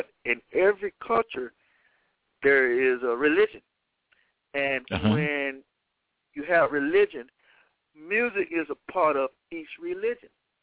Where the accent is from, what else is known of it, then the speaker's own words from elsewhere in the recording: Virginia, United States; I'm from the East Coast. I'm from a state called Virginia.